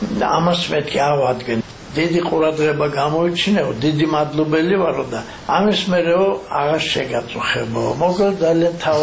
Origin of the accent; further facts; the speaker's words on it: Arkhoti, Mtskheta-Mtianeti, Georgia; საიდანაც ჩვენ მართლა ვართ არხოტიდან ვართ ჩამოსული